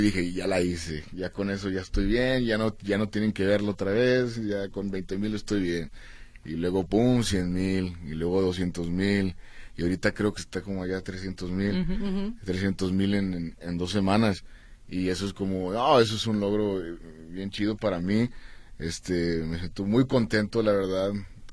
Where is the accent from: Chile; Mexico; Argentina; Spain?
Mexico; Tijuana, Baja California; yo nomás soy un vato de Tijuana que le gusta rapear